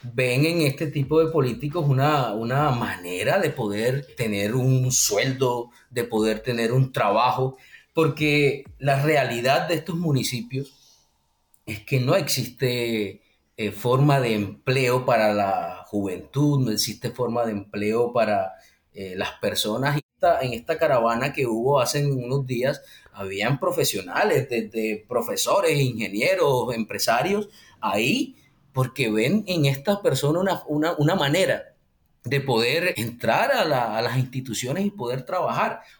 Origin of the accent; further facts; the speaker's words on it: Sahagún, Córdoba, Colombia; yo soy de aquí de Sahagún, yo estoy soy un profesional de acá